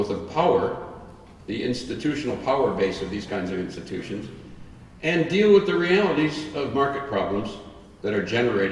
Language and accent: English; Wisconsin, United States; remember I'm from Wisconsin, the place is filled with co-ops